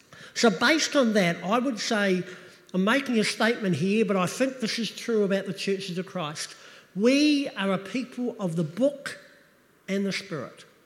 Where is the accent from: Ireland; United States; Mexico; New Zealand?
New Zealand; See, I come from New Zealand, small town in New Zealand. I have a way of thinking about the world that is different to your way of thinking about the world.